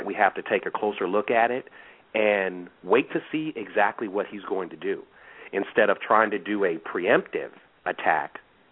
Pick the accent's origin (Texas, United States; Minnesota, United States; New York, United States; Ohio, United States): Minnesota, United States; St. Paul; now in Los Angeles, United States; And I'm from Minnesota. I'm from St. Paul.